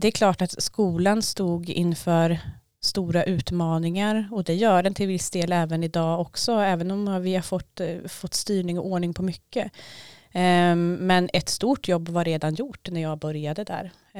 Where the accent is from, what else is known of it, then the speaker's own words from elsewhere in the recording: Värmland, Sweden; now in Örebro, Sweden; jag är värmlänning från början, men flyttade till Örebro för ungefär 20 år sedan. På grund av ett hästintresse faktiskt.